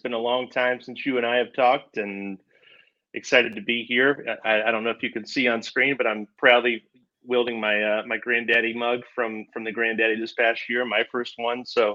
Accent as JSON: {"language": "English", "town": "Atlanta", "region": "Georgia", "country": "United States", "tie": "born or raised there", "said": "I grew up in Atlanta, and Norcross, Georgia was one of the places that I was working in for Mizuno for a time."}